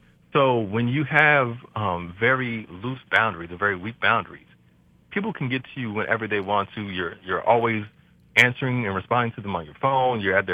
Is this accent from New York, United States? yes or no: yes; New York, United States; and I'm a New Yorker, so I'm going to just...